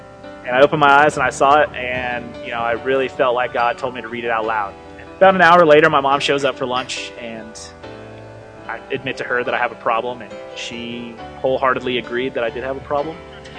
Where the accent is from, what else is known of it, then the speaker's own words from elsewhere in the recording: California, United States; I grew up in Southern California, middle child of three.